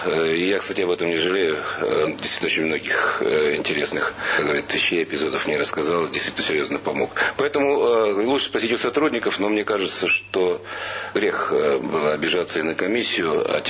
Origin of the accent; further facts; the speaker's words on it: Saint Petersburg, Russia; also born or lived in Port Arthur, China / Vladivostok / Khabarovsk; Сначала Владивосток, потом Хабаровск, а потом Ленинград.